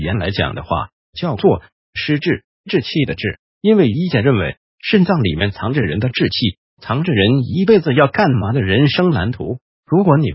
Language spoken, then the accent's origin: Chinese; Taiwan; 很多人就说，对，所以我们不要有压力，我们台湾人就是需要多放假多休息。